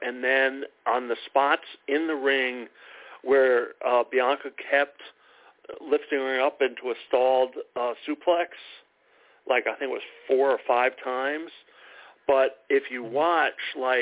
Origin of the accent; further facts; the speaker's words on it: New York, United States; It's like I'm a New Yorker originally, New York Giants fan